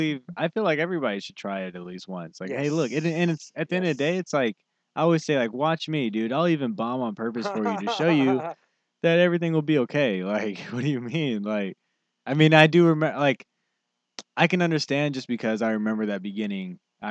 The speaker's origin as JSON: {"language": "English", "region": "Virginia", "country": "United States", "tie": "born or raised there", "said": "I mean, I believe, especially growing up in Virginia, there was not a lot of Filipinos as they are here."}